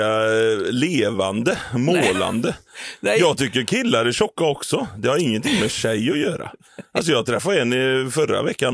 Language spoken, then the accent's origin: Swedish; Trollhättan, Västra Götaland County, Sweden; born there; accent: Trollhättan; Min pappa är född i Uddevalla och kom till Trollhättan och jag är född i Trollhättan. Så någonstans där, jag vet inte om jag har tillverkat min egna dialekt där jag antagligen är trollhättemålig